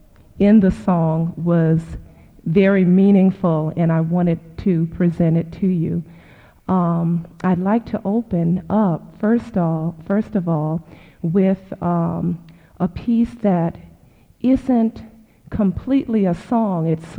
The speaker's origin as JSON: {"language": "English", "town": "Oakland", "region": "California", "country": "United States", "said": "I'm from Oakland, California."}